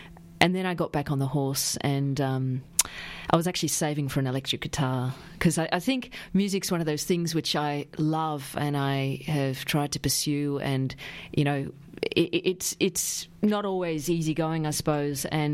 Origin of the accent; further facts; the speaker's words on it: Romsey, Victoria, Australia; I'm doing a gig at the my hometown, Romsey, which is about 45 minutes from here.